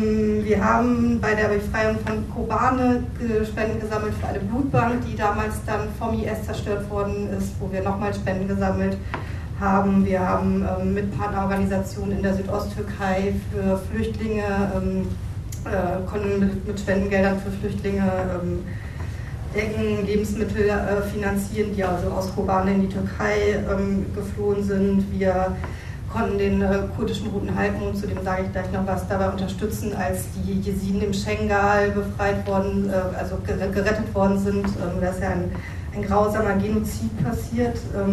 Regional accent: Frankfurt, Hesse, Germany; Ich komme aus Frankfurt

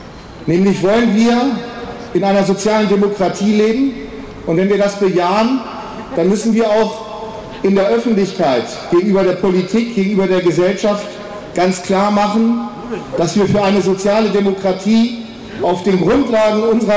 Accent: Hanover, Lower Saxony, Germany; sondern ich bin in Linden aufgewachsen.

